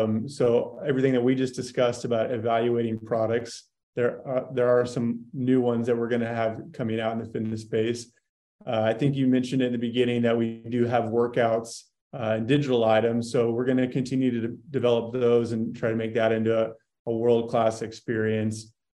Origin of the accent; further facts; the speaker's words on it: San Antonio, Texas, United States; now in Austin, United States; Grew up in San Antonio, Texas, and lived there through the end of high school. I moved to Austin, Texas to go to college. I got here in about 2004 and pretty much immediately fell in love with it.